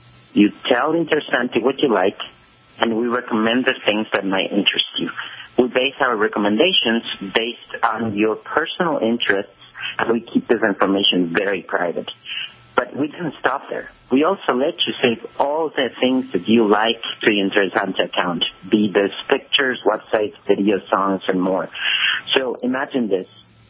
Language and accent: English; Ecuador; moved away as an adult; now in United States; I'm CEO and founder of Interessante.com. I'm originally from Ecuador, and I came to the Silicon Valley about 14 years ago.